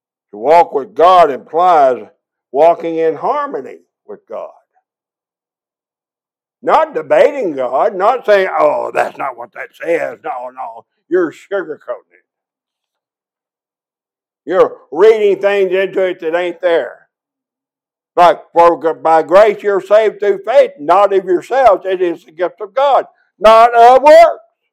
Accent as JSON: {"language": "English", "town": "Sulphur Springs", "region": "Texas", "country": "United States", "tie": "born or raised there", "said": "I never forget a man I grew up with in Sulphur Springs, who's a Pentecostal preacher today."}